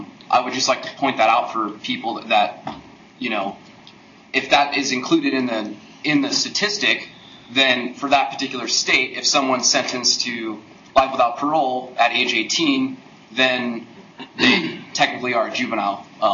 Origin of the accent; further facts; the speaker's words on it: Nebraska, United States; I'm from Nebraska, and not only are we known for William Jennings Bryan and a unicameral legislature